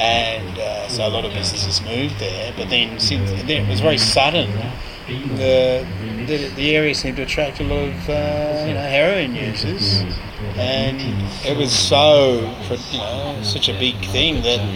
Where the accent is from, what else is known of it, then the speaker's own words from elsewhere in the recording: England, United Kingdom; it is a paradox, you know, because I'm from England.